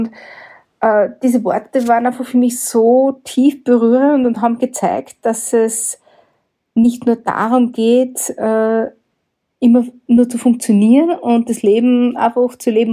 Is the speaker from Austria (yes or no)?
yes; Lower Austria, Austria; ich komme aus Niederösterreich, aus dem wunderschönen, ja, auch mystischen Waldviertel genannt.